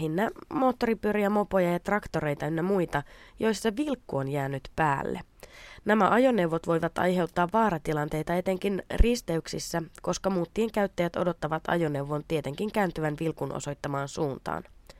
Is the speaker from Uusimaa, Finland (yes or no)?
yes; Helsinki, Uusimaa, Finland; kesäisen kotikaupunkini Helsingin kaduilla